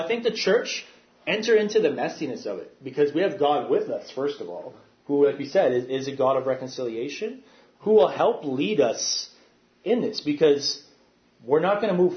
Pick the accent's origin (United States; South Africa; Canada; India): Canada; Regina, Saskatchewan; I didn't learn about residential schools growing up in Regina.